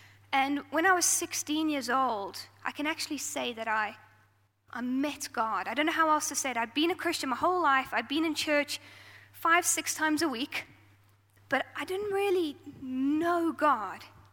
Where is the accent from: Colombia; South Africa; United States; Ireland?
South Africa; I grew up in South Africa, and I grew up in a very Pentecostal, charismatic home where God was the center of everything we did.